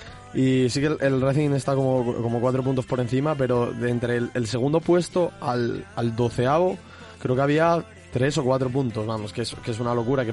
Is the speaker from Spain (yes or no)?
yes; Gijón, Asturias, Spain; also born or lived in Mieres; donde yo no nací, porque nací en Mieres, pero según nací mis padres se mudaron a Gijón, y donde yo me crié toda la vida, viendo al equipo desde pequeño.